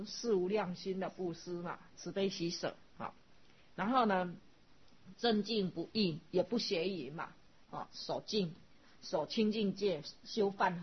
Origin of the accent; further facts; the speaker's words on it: China; 那我们中国人可能讲说稳如泰山